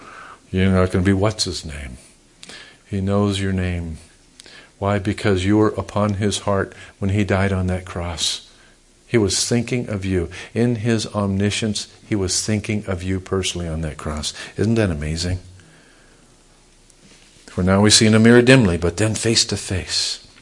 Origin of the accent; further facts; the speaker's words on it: United States; I'm an American. I'm a veteran. I'm a Christian.